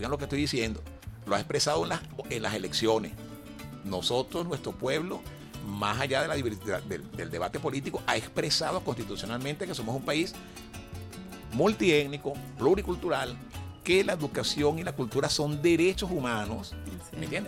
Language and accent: Spanish; Panaquire, Miranda, Venezuela; Yo soy un barloventeño por los cuatro costados, ¿no? Nací en Panaquire. Pero entonces, bueno, estuve en el censo y en Tacarigua, estuve en Brión, municipio de Brión y en Curiepe